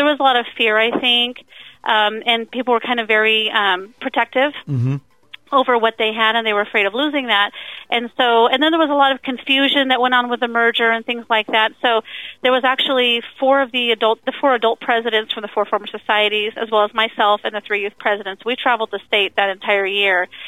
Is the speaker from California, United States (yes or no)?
yes; Ceres, California, United States; Born and raised in the Central Valley in Modesto, or actually in Ceres.